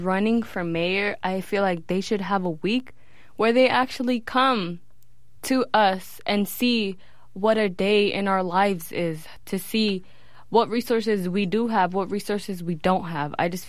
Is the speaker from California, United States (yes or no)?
yes; San Francisco, California, United States; I'm so grateful to be happy about where I come from. Because I'm from the Bayview district.